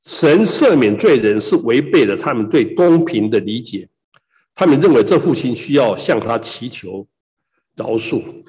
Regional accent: Taiwan; 我们台湾人最常拜的这个林默娘

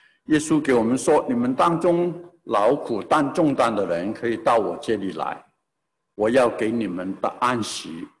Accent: Changzhou, Jiangsu, China; 我们在网上有一些是我在常州长大在哪里念小学中学，我们有个群组里面最近这两天有人问我，你怎么样啊，你还好吗？我是1960年小学毕业，65年中学毕业

